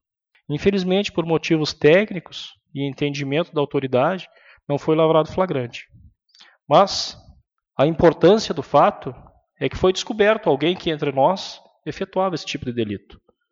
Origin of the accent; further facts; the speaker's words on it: Rio Grande do Sul, Brazil; todos somos gaúchos, todos moramos nessa terra